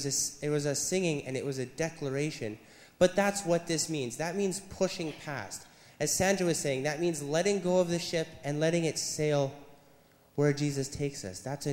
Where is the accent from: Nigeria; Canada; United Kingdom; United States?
Canada; Manitoba; And I'm from Manitoba, so I know fishermen, right? Because in northern Manitoba, you do fly-in fishing.